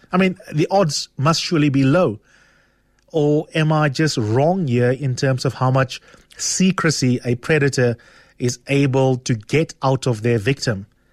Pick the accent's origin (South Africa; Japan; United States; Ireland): South Africa; Grahamstown, Eastern Cape; I mean, I remember growing up in Grahamstown, for example